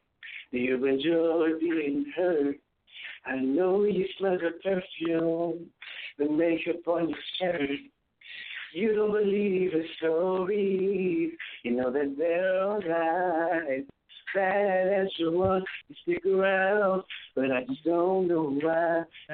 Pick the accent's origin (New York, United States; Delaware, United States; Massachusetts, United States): Delaware, United States; I'm also from Delaware.